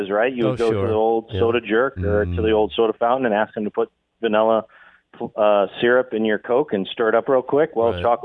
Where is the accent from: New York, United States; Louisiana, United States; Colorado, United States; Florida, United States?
Colorado, United States; now in Wisconsin, United States; Well, I'm not from around here, as people like to point out. So I grew up near Taco John's.